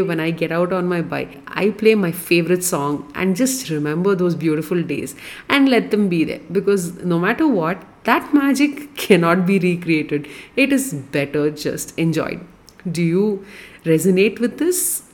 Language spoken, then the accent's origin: English; Chennai, Tamil Nadu, India; I was born and brought up in Madras, and absolutely every part of that city has something special connected with my life. But because life happens, I moved to another city and now this is my home.